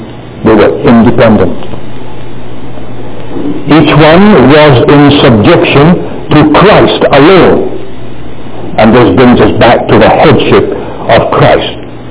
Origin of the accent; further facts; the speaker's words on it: Burlington, Ontario, Canada; I come from Burlington, and there is an assembly in Oakville and several in Hamilton and down the peninsula.